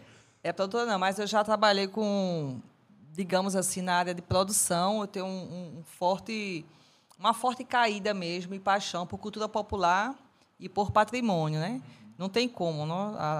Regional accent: Vicência, Pernambuco, Brazil; Eu sou de Vicência, né, que é Mata Norte, como aqui.

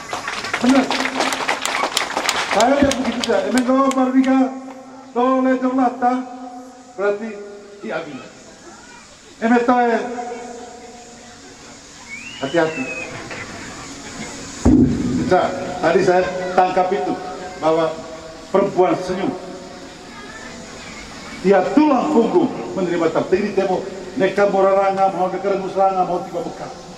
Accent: East Nusa Tenggara, Indonesia; bagi kehidupan kita orang Manggarai

